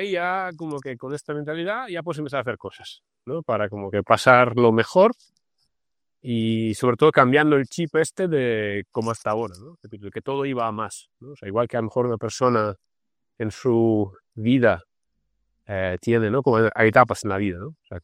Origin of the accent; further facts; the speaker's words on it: Russia; como yo vengo de Rusia, ¿no? Es como un país que era un país, vamos a llamarlo como, pues sí, pobre, pero bueno, gris, ¿no?